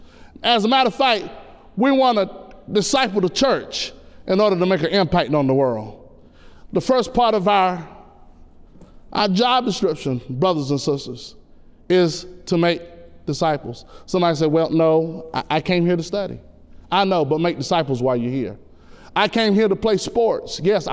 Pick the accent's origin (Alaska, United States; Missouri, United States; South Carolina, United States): South Carolina, United States; Dillon; I'm from Dillon, did I say South Kankakee? That's South Carolina to the rest of you all. And I was born in Marion Memorial Hospital.